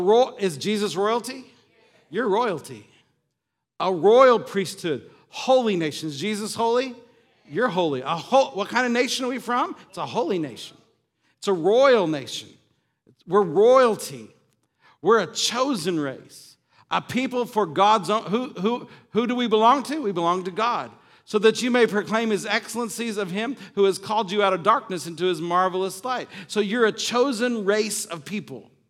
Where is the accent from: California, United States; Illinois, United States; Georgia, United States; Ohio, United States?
Illinois, United States; I'm originally from Illinois. I grew up in the cornfields, the black soil of Illinois on a small farm